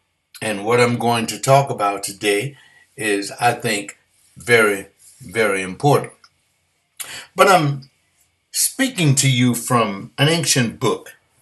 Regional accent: United States; I'm doing better than most people that live all over the globe, because I'm an American and I'm here.

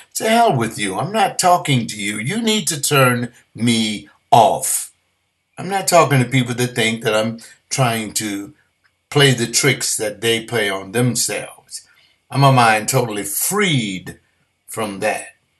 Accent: United States; I'm doing better than most people that live all over the globe, because I'm an American and I'm here.

